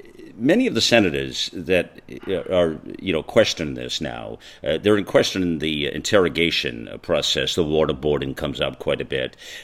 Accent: United States; for me as an American

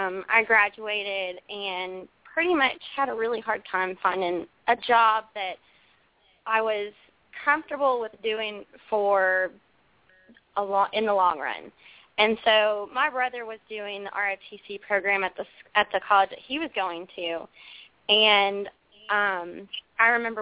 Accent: Woodland, Alabama, United States; now in Valdosta, United States; I'm calling from Valdosta, Georgia. I'm stationed at Moody Air Force Base, so that's where I'm at tonight. And where are you originally from? I'm originally from Woodland, Alabama.

